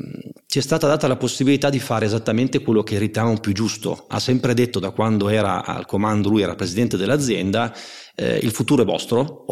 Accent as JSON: {"language": "Italian", "town": "Turin", "region": "Piedmont", "country": "Italy", "said": "Noi siamo piemontesi, torinesi, piemontardi per essere precisi."}